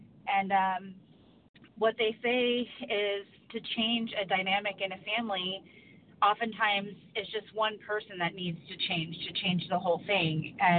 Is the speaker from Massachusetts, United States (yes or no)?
no; Oregon, United States; Hello, this is … from Oregon.